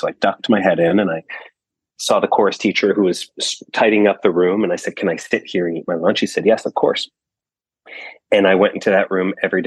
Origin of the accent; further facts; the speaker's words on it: New Jersey, United States; I grew up in Bergen County, New Jersey. So just about a half an hour outside of New York City.